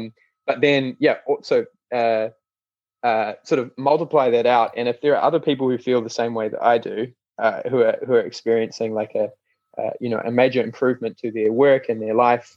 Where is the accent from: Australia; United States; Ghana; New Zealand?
New Zealand; I'm from, you know, rural New Zealand. I'm not from Silicon Valley or New York City or anything like that.